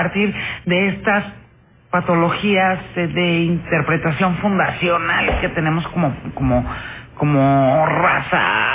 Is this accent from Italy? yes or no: no; Mexico; la enormísima tragedia que estamos viviendo como mexicanos, sobre todo como mexicanas el día de hoy.